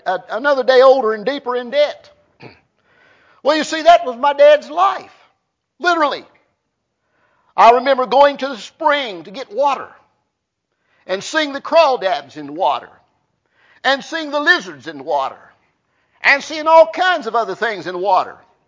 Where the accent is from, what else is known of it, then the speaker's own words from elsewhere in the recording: Clifftop, West Virginia, United States; also born or lived in Smokeless Hollow; I was born in Fayette County, West Virginia. It was 1898. was a coal mining camp. I have people giving me a funny look today every time I tell them that I'm from Clifftop.